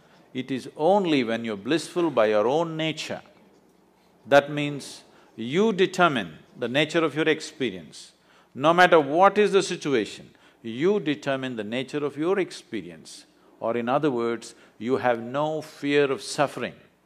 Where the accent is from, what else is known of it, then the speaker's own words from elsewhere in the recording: South India, India; You know, I'm a mystic from South India.